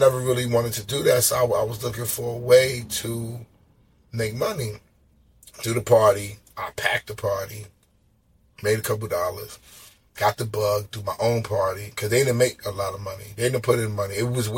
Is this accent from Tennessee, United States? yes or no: no; Queens, New York, United States; Yo, you from Queens, and I'm from Queens.